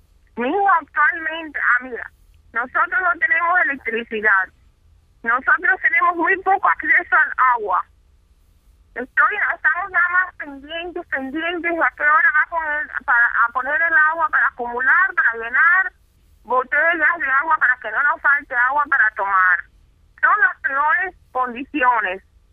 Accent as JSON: {"language": "Spanish", "region": "Camagüey", "country": "Cuba", "moved": "yes", "said": "Yo soy de la provincia de Camagüey."}